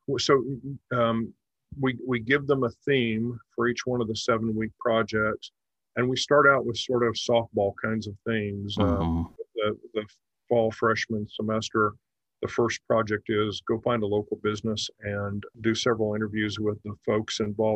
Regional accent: Kansas, United States; I grew up in Kansas, and in rural Kansas, we had, you know, same kinds of issues.

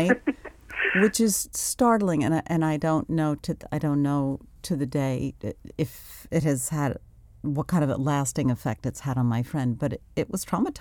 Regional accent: Garden City, New York, United States; that was one stop before the town I grew up in Garden City.

